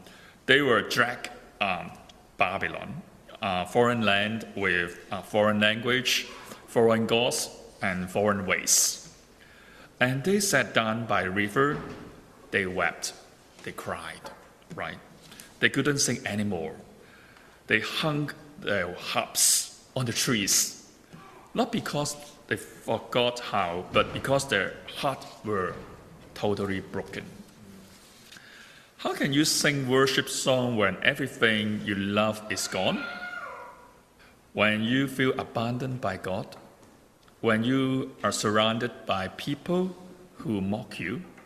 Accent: Hong Kong; I'm from Hong Kong.

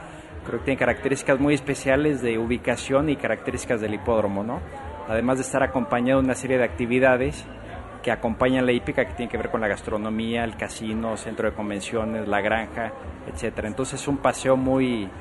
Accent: Mexico; ¿Qué pregunta? Soy de México.

